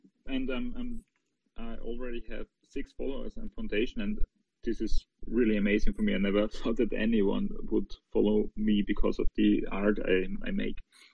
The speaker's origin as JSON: {"language": "English", "country": "Austria", "second_language": "English", "said": "I'm 25 years from Austria"}